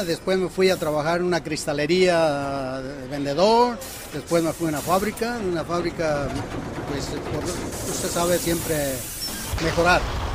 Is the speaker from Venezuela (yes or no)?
no; Guadalajara, Jalisco, Mexico; Soy de Guadalajara, Jalisco.